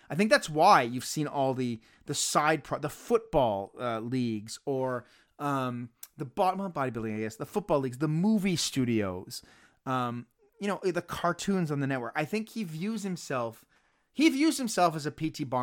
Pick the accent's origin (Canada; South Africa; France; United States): Canada; I'm Canadian.